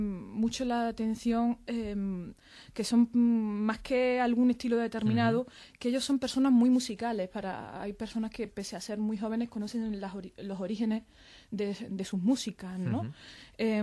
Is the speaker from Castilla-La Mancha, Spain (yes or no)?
no; Andalusia, Spain; como andaluza, evidentemente tengo muy estoy muy impregnada de la saeta, de la Semana Santa